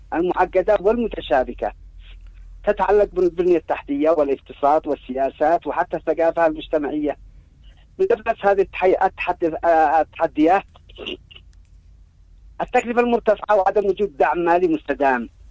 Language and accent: Arabic; Yemen; لأن أنت عارف عندنا في اليمن نادر ما يستخدمون النت ونادر ما يعرف ذلك